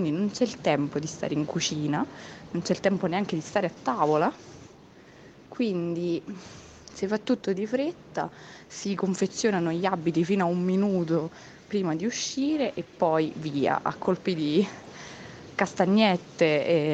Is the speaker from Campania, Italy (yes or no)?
yes; Montemarano, Campania, Italy; nonostante Montemarano sia un ridente paesino del sud Italia che vive di abbondanza culinaria